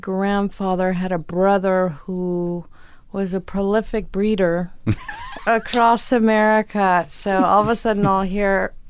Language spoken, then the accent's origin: English; Chicago, Illinois, United States; born there; So I was born in Chicago. My dad was an actor.